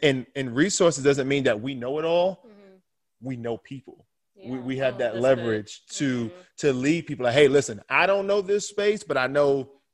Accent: Brooklyn, New York, United States; I mean, I think about even growing up in Brooklyn, New York

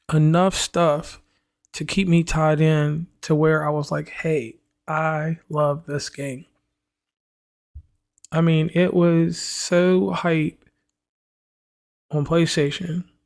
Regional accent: West Virginia, United States; So once again … from West Virginia and Commonplace.

